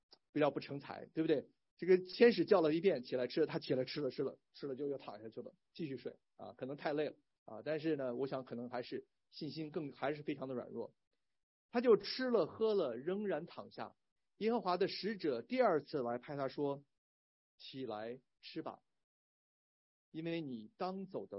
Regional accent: Beijing, China; 想起来我是从小长大在北京啊

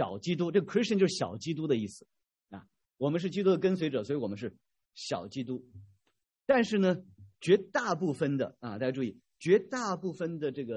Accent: New York, United States; 我就原来就来自那个地方，啊，我原来就在美国这个纽约上州啊，啊，昨天还有人好几个人问我啊，你从纽约那个大地方来，我不是从个很小的地方啊，开车离纽约市要6个小时呢，啊，很小的地方。

